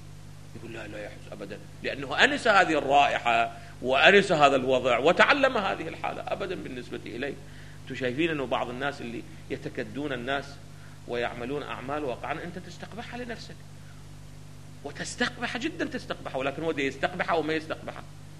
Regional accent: Iraq; الجرجير أو الرشاد اللي عندنا في العراق

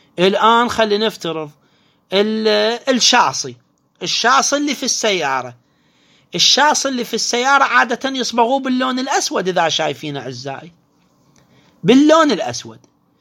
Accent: Iraq

